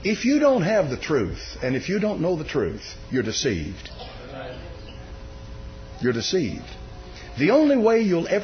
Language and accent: English; Texas, United States; I was raised Baptist in Texas, and half the things she does in her profession is not allowed.